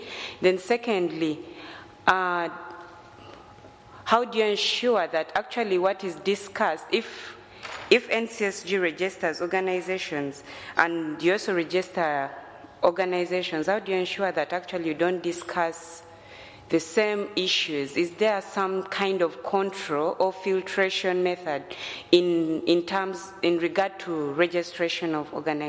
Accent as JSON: {"language": "English", "country": "Uganda", "said": "Oh, sorry … from Uganda."}